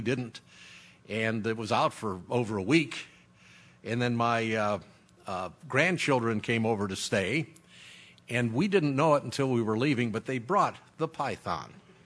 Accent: New York, United States; born there; I'm a New Yorker, like I've said before. I'm a New Yorker by birth and a hillbilly by choice. And coming from New York State, I'm used to real winter, you know, where it really got cold.

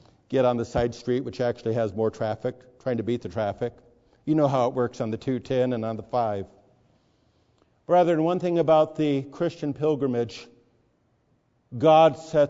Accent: Newport Beach, California, United States; I grew up earlier on in Newport Beach, every boat had this.

